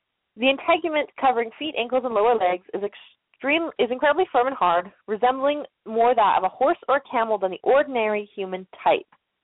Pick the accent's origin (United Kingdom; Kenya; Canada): Canada; because I'm Canadian and have no clue what that means, I looked it up in Celsius.